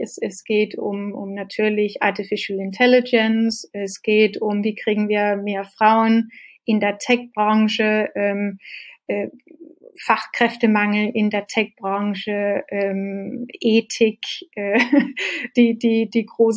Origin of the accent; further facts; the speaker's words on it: Denmark; now in Germany; Im Moment wünsche ich mir nur, dass ich als Däne auch in Deutschland wählen könnte, aber geht leider nicht.